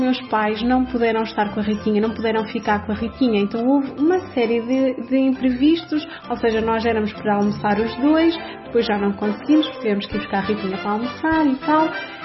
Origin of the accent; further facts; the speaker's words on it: Aveiro, Portugal; nós somos da cidade de Aveiro